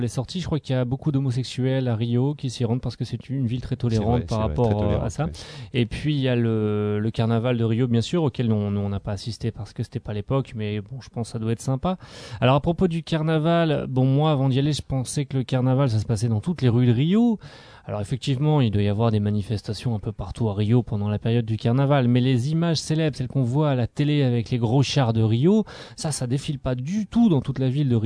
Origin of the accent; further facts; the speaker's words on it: France; les gens, dès qu'on leur dit qu'on est français, ils nous parlent